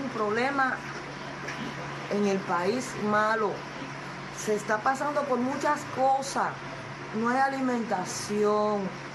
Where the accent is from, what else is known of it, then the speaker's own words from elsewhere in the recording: Cuba; Creo que soy cubana.